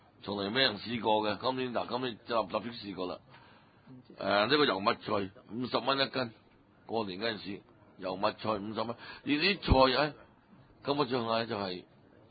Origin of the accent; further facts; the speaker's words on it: Hong Kong; 真係幫我哋香港人日後點樣個食個問題咧